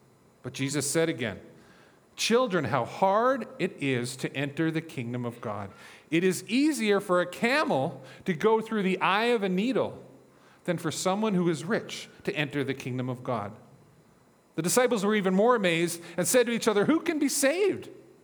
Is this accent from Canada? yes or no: yes; Newfoundland and Labrador, Canada; Like, I grew up in Newfoundland